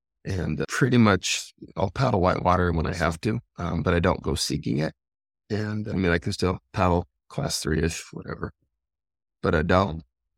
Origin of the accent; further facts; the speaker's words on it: Calabasas, California, United States; Well, I was born through no fault of my own in California and grew up in essentially near Calabasas. This is Kardashian land now.